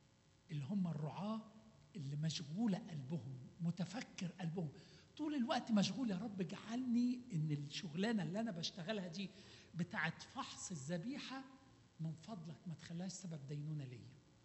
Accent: Egypt; عارفين عندنا في مصر يقول له كرمش له عشرينية كده يعني

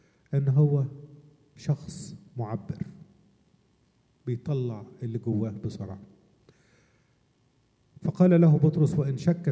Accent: Egypt; زي ما بنقول عندنا في مصر حلو لسان

